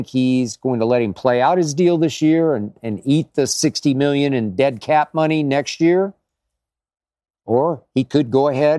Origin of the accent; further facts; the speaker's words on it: Oklahoma, United States; out of tiny little Langston College in my home state of Oklahoma, just north of Oklahoma City, is Langston College.